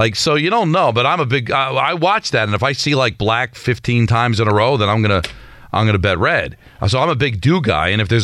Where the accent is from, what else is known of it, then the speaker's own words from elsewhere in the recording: Hawthorne, New Jersey, United States; Like, growing up in Jersey, it was always Taylor ham because I grew up in Hawthorne. I grew up in North Jersey.